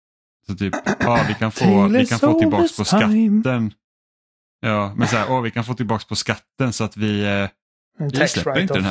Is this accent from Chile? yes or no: no; Finland; Jag är finne